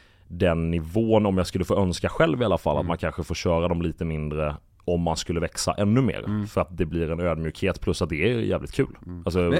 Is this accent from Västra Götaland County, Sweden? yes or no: no; Bromma, Stockholm County, Sweden; Ja, men jag är uppvuxen i Bromma.